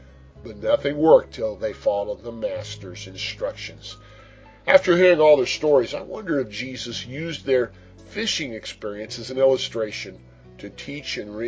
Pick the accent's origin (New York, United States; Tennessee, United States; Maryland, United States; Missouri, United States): Missouri, United States; Kansas City; I enjoy writing about my hometown and my favorite food.